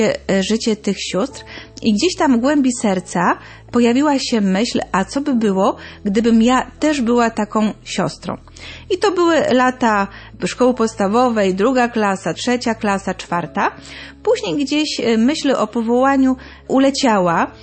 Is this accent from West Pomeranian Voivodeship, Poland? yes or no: yes; Szczecin, West Pomeranian Voivodeship, Poland; ja pochodzę ze Szczecina